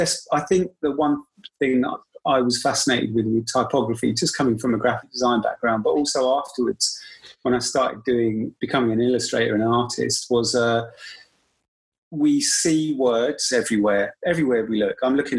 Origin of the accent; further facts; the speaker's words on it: London, United Kingdom; maybe it's a cheek because I'm from London